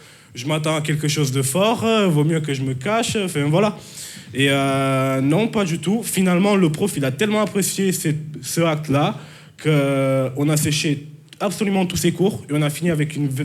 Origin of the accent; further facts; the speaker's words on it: Romania; now in France; Moi, ça fait que 6 ans que je suis en France. Moi, là-bas, je viens de la Roumanie.